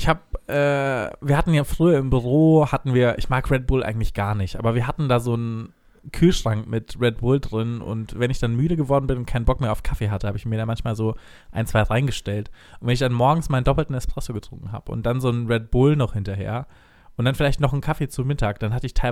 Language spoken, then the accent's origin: German; Erlangen, Bavaria, Germany; ich komme ja aus Erlangen